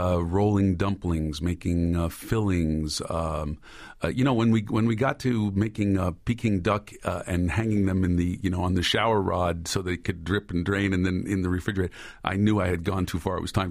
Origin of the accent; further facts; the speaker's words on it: Brooklyn, New York, United States; In Brooklyn, in Bensonhurst, working class, middle class neighborhood with we had a house with a backyard